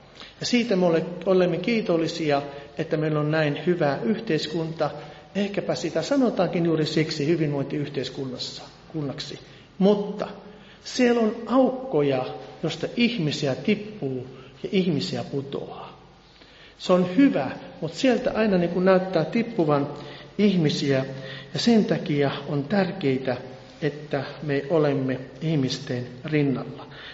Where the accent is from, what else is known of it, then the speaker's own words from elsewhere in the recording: Varkaus, North Savo, Finland; moved away as an adult; now in Lahti, Finland; olin siellä Varkaudessa, olen siis Varkaudesta kotoisin, ja herra lähetti noin 30 vuotta sitten tämmöiseen savolaisen tänne Lahteen.